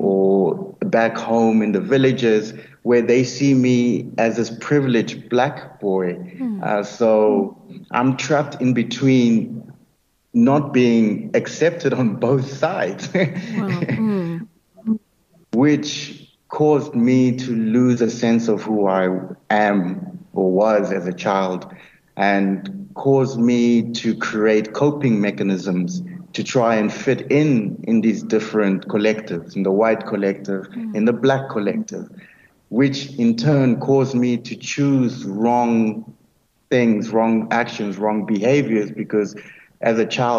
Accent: Nelspruit, Mpumalanga, South Africa; also born or lived in Free State; I was born in the Free State, and then grew up in Nelspruit, in the late 80s. So I was a child of the transition between the old government and the new government.

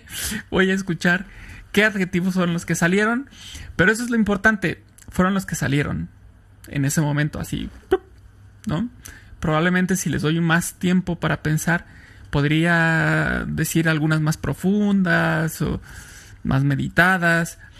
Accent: Irapuato, Guanajuato, Mexico; ¿De dónde soy? Soy de Irapuato, Guanajuato, en el centro de México. Ese es de dónde soy.

